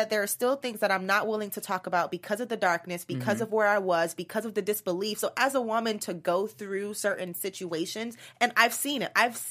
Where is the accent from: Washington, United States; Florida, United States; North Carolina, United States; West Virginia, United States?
Florida, United States; Miami; Now, I'm from Miami, so I used to be at Aventura a lot.